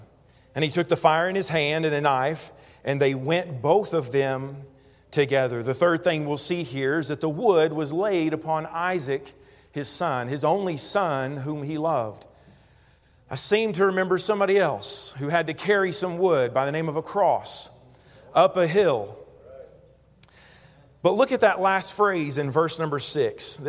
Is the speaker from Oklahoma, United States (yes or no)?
no; Corryton, Tennessee, United States; moved away; I can think back to my own life, living and growing up in Tennessee. I never imagined moving away. And to move away from Corryton, Tennessee, in my eyes, in my life, where I stood, was impossible.